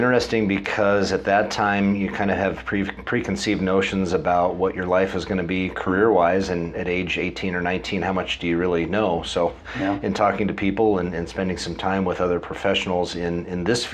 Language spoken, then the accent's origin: English; West Coast, United States; The background that I could give you is that I grew up on the West Coast and was a pretty avid sports player of all disciplines.